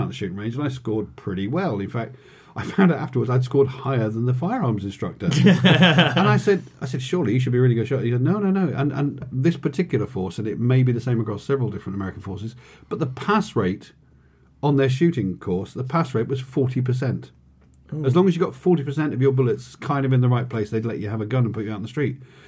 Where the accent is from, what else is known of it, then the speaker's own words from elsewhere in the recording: South West England, United Kingdom; I grew up in Cornwall. As you can tell occasionally when I get some of my flat vowels.